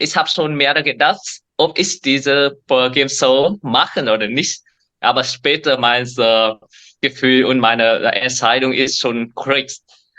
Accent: Vietnam; German is a second language; Weil ich war in Vietnam ausgewacht. Ich weiß, wie ist mein Heimat.

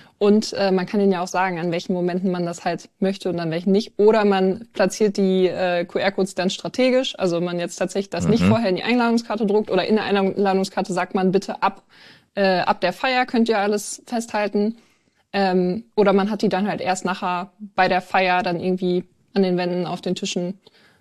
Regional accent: Münster, North Rhine-Westphalia, Germany; Aus Münster.

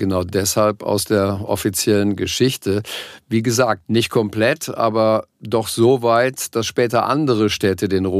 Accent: North Rhine-Westphalia, Germany; als Ruhrpottler

